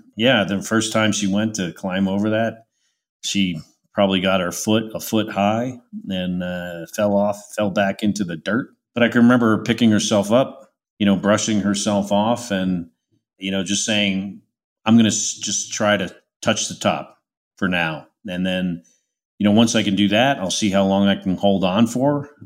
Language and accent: English; West Orange, New Jersey, United States; where my dad was a cop in New Jersey, and he was in my hometown of West Orange.